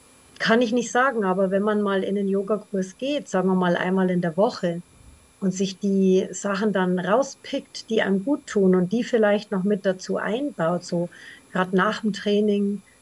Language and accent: German; Bavaria, Germany; hast du ja schon gesagt. Ich komme aus der Nähe von Ingolstadt.